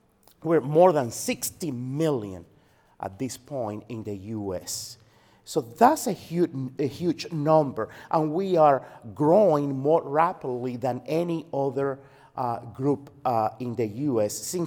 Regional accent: Cuba; English is a second language; moved away as an adult; now in United States; I'm from Cuba. I was born and grew up in Cuba until I was 19 years old. I came to America 30, should I say that? 35 years ago.

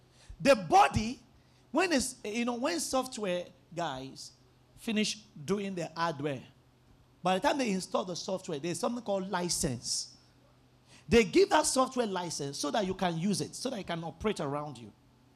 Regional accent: Bariga, Lagos, Nigeria; I grew up in Bariga. And Bariga is full of, and not just Bariga, the central part. I grew up in the Ilaje part of Bariga. So it's like the ghetto, it's like the Ajegunle of Bariga.

